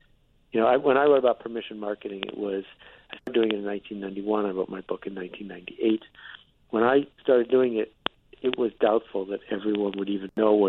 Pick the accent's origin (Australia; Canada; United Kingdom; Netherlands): Canada; Algonquin Park, Ontario; also born or lived in Buffalo, United States; No, honorary. I'm from Buffalo, but I grew up in Algonquin Park.